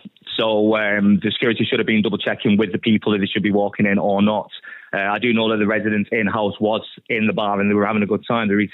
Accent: Manchester, North West England, United Kingdom; also born or lived in Dublin; I'm actually originally from Dublin, but yes, I was raised in Manchester with other family.

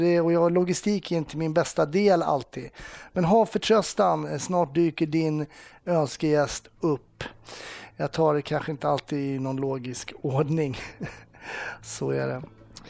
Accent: Stockholm County, Sweden; Ja, men det är ju precis där jag är uppvuxen.

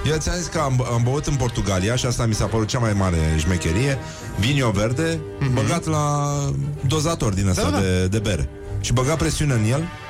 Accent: Greece; Nu sunt turc, sunt grec. S-a uitat unul așa la mine, zic, dar bunica mea a fost turcoaică.

